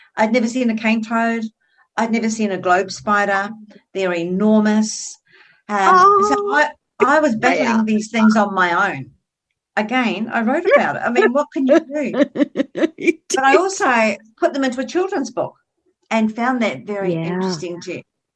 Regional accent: New Zealand; I come from New Zealand.

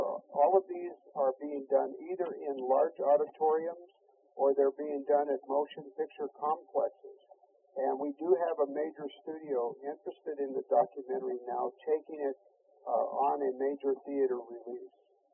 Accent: Show Low, Arizona, United States; we just had a motion picture premiere in a Cinemaplex in Sholo, Arizona, because that's actually my hometown

